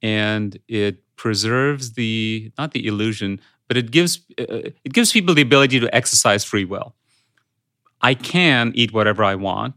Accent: India; born or raised there; English is a second language

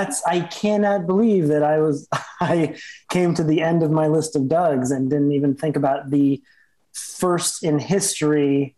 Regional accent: Los Angeles, California, United States; I guess growing up in Los Angeles, there's not that yeah. many old buildings.

